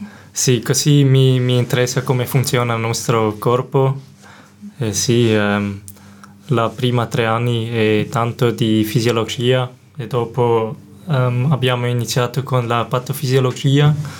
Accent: St. Gallen, Switzerland; Italian is a second language; sono di San Gallo.

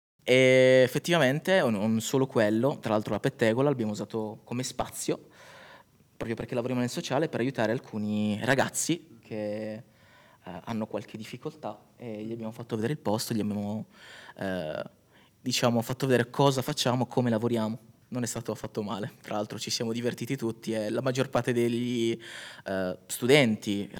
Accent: Sardinia, Italy; moved away as an adult; mi sono trasferito qui a maggio, dall'Italia. Se non avete capito l'accento, sì, sono della Sardegna.

